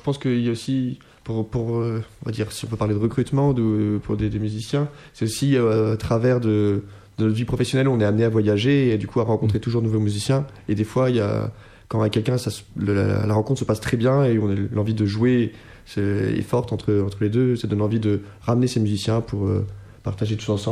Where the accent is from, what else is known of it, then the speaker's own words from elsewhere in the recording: Bordeaux, Nouvelle-Aquitaine, France; also born or lived in Paris / Lyon / Leipzig / Salzburg; Et je viens de Bordeaux, donc j'ai commencé là-bas. Et après, je suis parti étudier à Paris, ensuite à Lyon. J'ai un peu bougé. Je suis allé après à Leipzig, en Allemagne